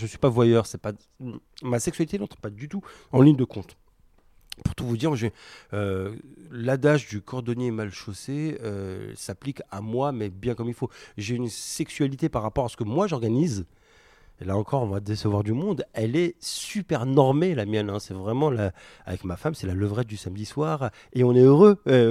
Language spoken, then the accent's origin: French; Algeria; je suis algérien d'origine algérienne, moi.